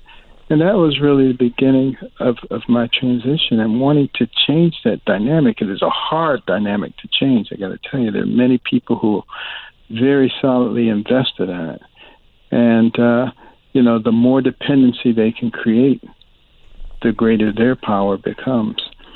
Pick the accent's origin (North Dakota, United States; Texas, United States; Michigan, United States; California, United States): Michigan, United States; Detroit; Well, you know, I grew up in Detroit, so I was a Democrat. Detroit and Boston, Democrat strongholds.